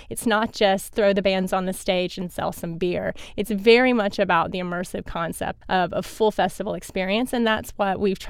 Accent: South Carolina, United States; Well, a little about me personally. I grew up in South Carolina. I went to Clemson and graduated.

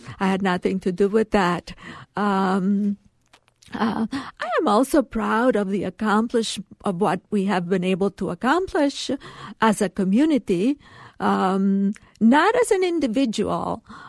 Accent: Sicily, Italy; moved away; I very much identify. I am an immigrant because I came from Sicily. My family, you know, were working class

